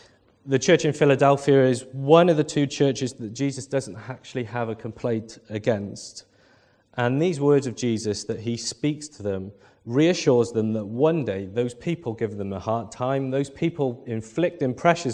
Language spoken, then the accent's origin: English; Wales, United Kingdom; Being Welsh, I have 3 points.